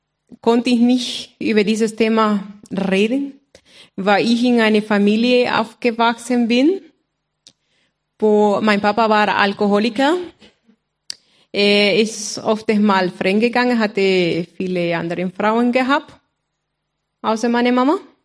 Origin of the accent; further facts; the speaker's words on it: Honduras; now in Kulbach, Germany; Ich komme aus Honduras, Mittelamerika. Und wohne seit 15 Jahren in Kulbach. Und auch seit 15 Jahren verheiratet mit einem Kulbacher